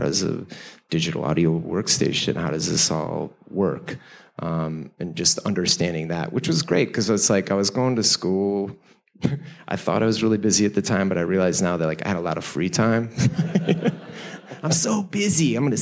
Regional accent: Chicago, Illinois, United States; born or raised there

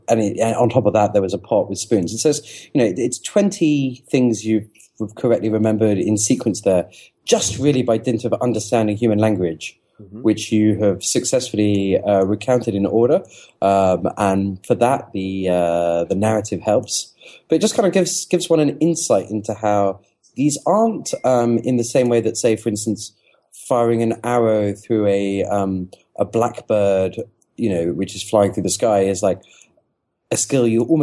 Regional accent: England, United Kingdom; I don't know who George Washington is. I'm English.

